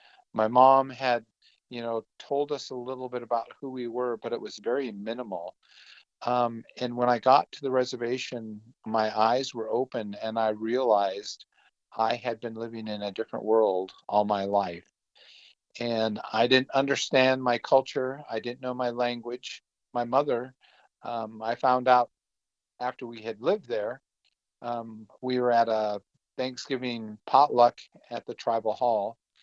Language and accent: English; Washington, United States; So I'm a registered Yakima native, but I grew up on the Tulalip reservation.